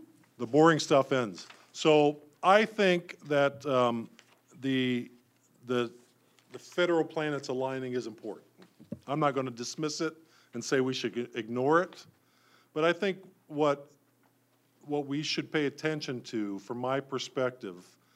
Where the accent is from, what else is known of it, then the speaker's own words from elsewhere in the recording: Ohio, United States; I'm from Ohio, right? I said that already.